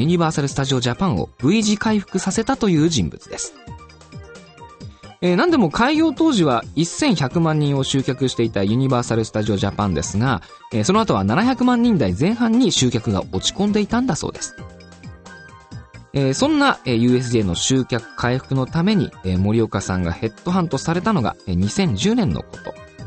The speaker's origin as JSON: {"language": "Japanese", "region": "Saitama", "country": "Japan", "tie": "born there", "lives_now": "Tokyo, Japan", "said": "僕、埼玉生まれ、さらに東京とかでねよく暮らしているので"}